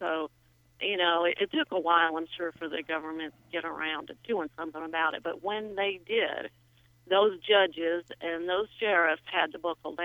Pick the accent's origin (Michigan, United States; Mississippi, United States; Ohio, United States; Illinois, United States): Mississippi, United States; Our government did prosecute the Klan. I grew up in South Mississippi.